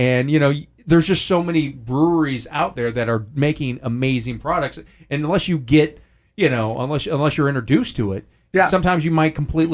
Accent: Midwest, United States; Pam was from the East Coast. I'm from the Midwest.

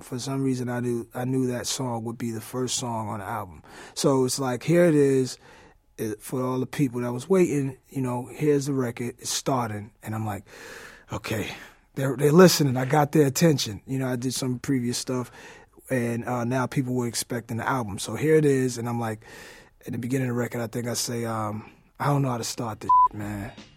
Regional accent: New York, United States; It was just to represent MCing hip hop music, and it just so happened I'm from New York, so.

